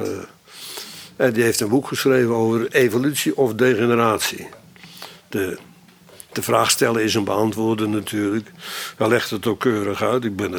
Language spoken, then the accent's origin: Dutch; Sint Pancras, North Holland, Netherlands; Ja, ik kwam uit Sint Pancras.